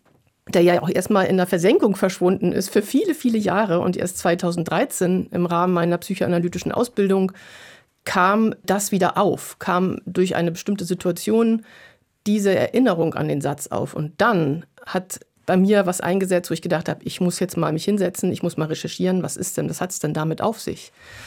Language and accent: German; Germany; accent: German; Ich war zum Beispiel mal ein Jahr in Costa Rica, wo ich als Nazi-Schlampe beschimpft wurde. Man hat meinen deutschen Akzent gehört